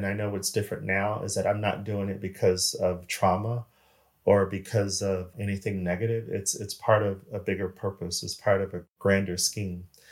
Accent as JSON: {"language": "English", "country": "United States", "said": "I'm American. That's my home country. I don't believe it's home anymore."}